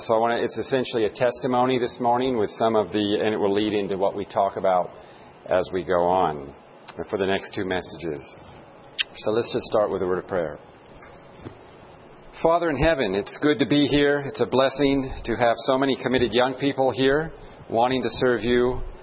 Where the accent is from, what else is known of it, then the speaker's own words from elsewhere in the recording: California, United States; also born or lived in Australia; I did all my training, my education in Australia, although I'm from California, about 40 miles away.